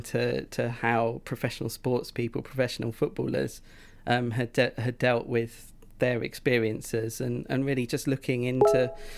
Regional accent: Eastbourne, South East England, United Kingdom; I grew up in Eastbourne. I used to live...

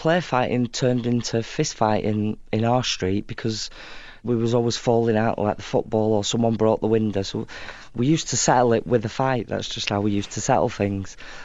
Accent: Fleetwood, North West England, United Kingdom; I grew up in Fleetwood, so Fleetwood's a fishing town in the north of England, right by the sea, and it was a tough childhood.

